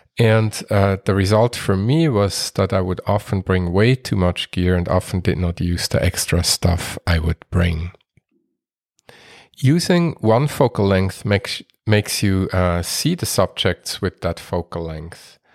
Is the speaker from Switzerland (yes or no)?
yes; Switzerland; moved away; I am from Switzerland originally and was visiting my family as well